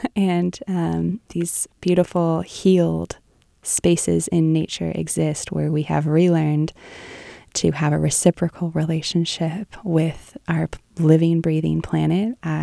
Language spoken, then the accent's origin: English; Pleasant Valley, California, United States; I grew up in Pleasant Valley, which is a small town in El Dorado County in the Sierra Nevada foothills.